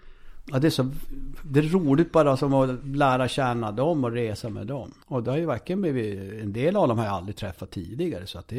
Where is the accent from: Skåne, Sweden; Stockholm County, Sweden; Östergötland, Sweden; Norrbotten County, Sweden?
Norrbotten County, Sweden